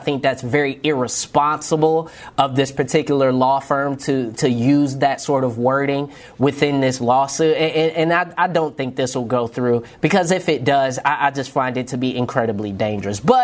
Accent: Detroit, Michigan, United States; a massive tournament for the Smash community that took place in my hometown of Detroit.

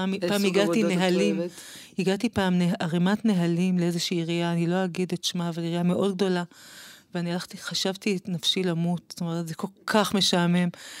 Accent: Kiryat Ata, Haifa District, Israel; גדלתי בקריית עתה. אני הבת הקטנה, מארבעה אחים.

